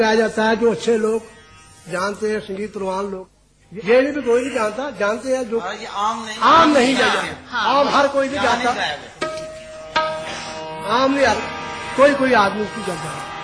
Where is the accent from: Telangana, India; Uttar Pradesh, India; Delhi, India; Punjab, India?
Punjab, India; Amritsar; born there; جب میری پیدائش ہوئی امرتسر میں